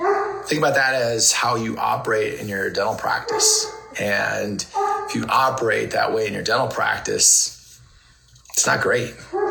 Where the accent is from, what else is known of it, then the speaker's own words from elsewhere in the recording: Minnesota, United States; I remember I was in high school, I was 17, and I grew up in Minnesota.